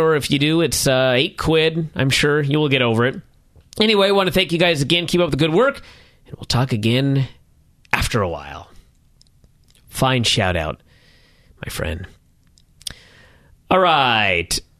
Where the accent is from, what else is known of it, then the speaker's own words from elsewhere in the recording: Marysville, Washington, United States; I am from Marysville